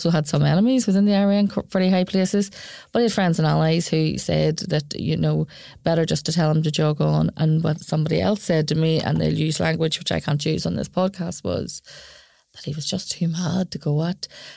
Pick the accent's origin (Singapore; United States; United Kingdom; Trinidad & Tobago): United Kingdom; Belfast, Northern Ireland; I'm someone from West Belfast and from that time.